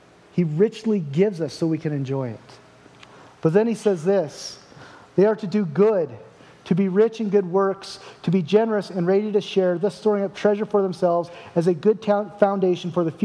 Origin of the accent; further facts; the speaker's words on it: Portland, United States; I was from Portland, and in Portland, at least once a year, we get like 2 feet of snow